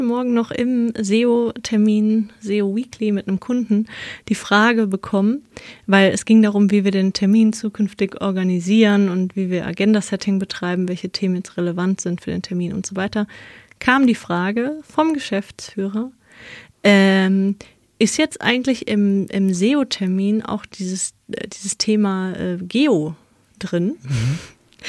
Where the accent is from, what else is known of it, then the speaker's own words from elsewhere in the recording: Cologne, North Rhine-Westphalia, Germany; SCHCH-Fehler, man merkt, ich bin Kölnerin.